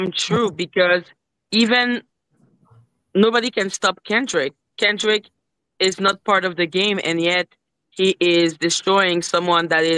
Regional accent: Canada; I'm a Canadian.

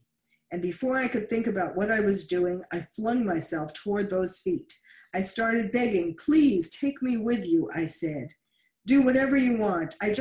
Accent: Kocho, Nineveh, Iraq; moved away as an adult; now in Germany; In November 2015, a year and 3 months after ISIS came to my hometown of Kacho, I left Germany for Switzerland to speak to a UN forum on minority issues.

